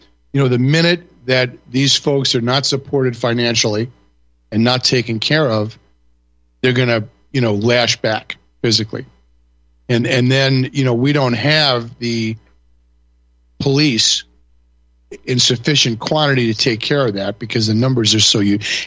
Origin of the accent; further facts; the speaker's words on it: New York, United States; I grew up in New York and I've seen, you know, many, many large groups of people that are not well behaved.